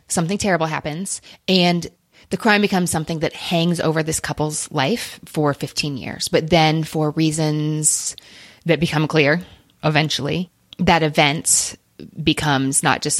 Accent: Alabama, United States; from Alabama.

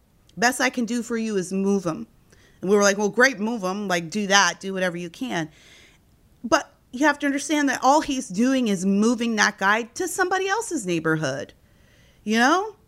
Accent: Gary, Indiana, United States; we came from Gary, Indiana, where like the police blotter is like five people murdered last night.

